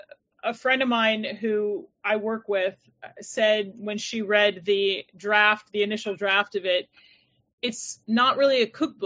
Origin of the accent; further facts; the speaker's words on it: New York, United States; also born or lived in Italy; I lived there for a portion of my life, but I was born and raised in New York. So the Italian part of my family is Italian American